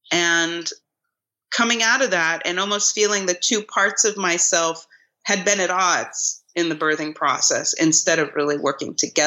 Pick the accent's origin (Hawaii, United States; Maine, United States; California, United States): Hawaii, United States; moved away as an adult; also born or lived in New York City; because I grew up in Hawaii, and the way that I put it is I grew up going to an ashram, raised by a single mom that was running a massage school, and I did a lot of theater in Hawaii. And then I left at 18